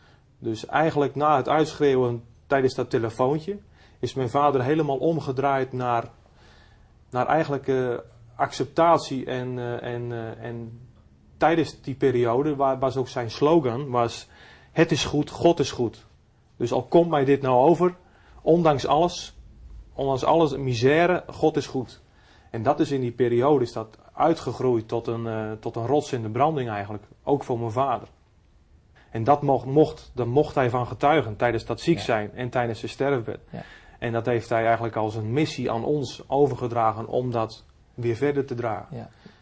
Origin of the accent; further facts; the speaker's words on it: Urk, Flevoland, Netherlands; Geboren en getogen op Urk.